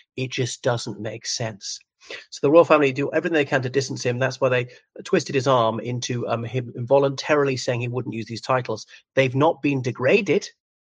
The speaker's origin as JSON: {"language": "English", "country": "Ireland", "said": "from Ireland."}